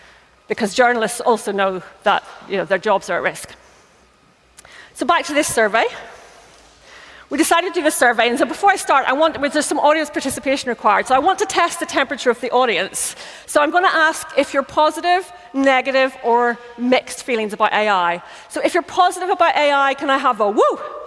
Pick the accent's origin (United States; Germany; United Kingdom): United Kingdom; Northern Ireland; So everyone, even Northern Ireland, my home country, was asked.